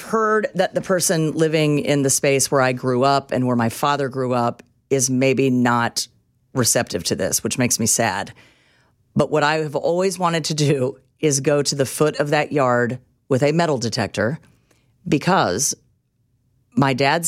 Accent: Topeka, Kansas, United States; you know I grew up in Topeka.

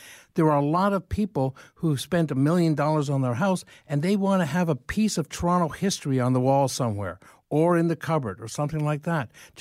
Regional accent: Dublin, Leinster, Ireland; now in London, Canada; being part Irish. I'm from Dublin, Kilkenny, before we went to London, Ontario, eh?

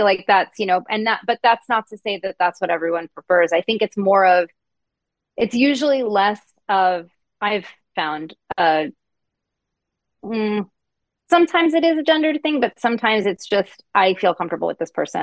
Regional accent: Florida, United States; also born or lived in New York; I was, but I grew up in Florida. Yeah.

